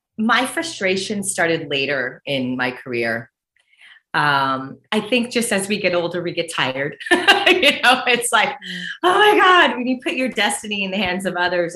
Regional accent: Brooklyn, New York, United States; especially growing up in Brooklyn, I was always we were going to the theater constantly

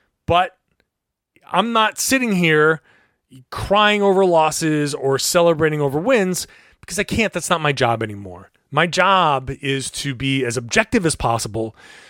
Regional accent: Rhode Island, United States; I grew up in Rhode Island. I grew up on Larry Bird and Kevin McHale. And obviously, I grew up a Celtics fan.

